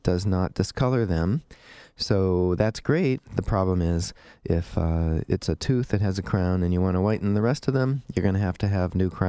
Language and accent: English; Twinsburg, Ohio, United States; my hometown, Twinsburg